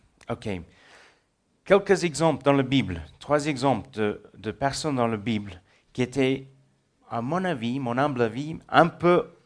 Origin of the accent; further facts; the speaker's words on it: South Africa; first language English; French is a second language; Mais moi, je suis sud-africain. C'est pour ça que j'ai un léger accent. L'anglais est ma langue maternelle, mais j'ai grandi en Afrique du Sud.